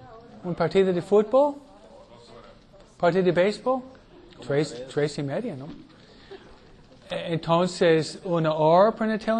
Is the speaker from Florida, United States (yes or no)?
no; New York, United States; él viene de Tennessee, yo vengo de Nueva York.